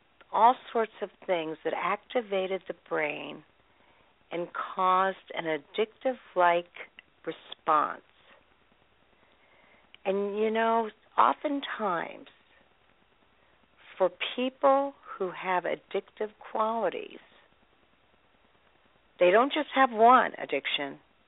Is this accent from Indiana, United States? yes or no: yes; Indianapolis, Indiana, United States; I'm from Indianapolis, Indiana, the only certified sexual addictions therapist in the Indianapolis area.